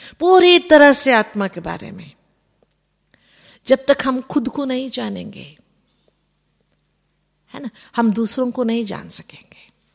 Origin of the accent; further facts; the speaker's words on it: Karnataka, India; हमारे यहां, मैं कर्नाटक से आती हूं, हमारे यहां कर्नाटक में किसी गांव में